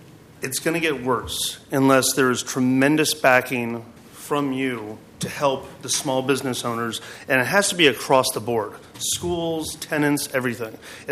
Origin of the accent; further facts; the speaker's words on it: Portland, Oregon, United States; born there; I was born here in Portland. I've worked here for almost two decades.